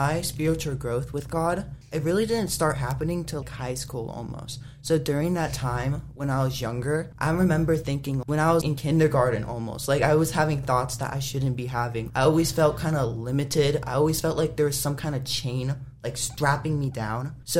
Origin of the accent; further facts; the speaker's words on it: Charlottesville, Virginia, United States; So I grew up here in Virginia. I was born down in Charlottesville, and I've been here my entire life.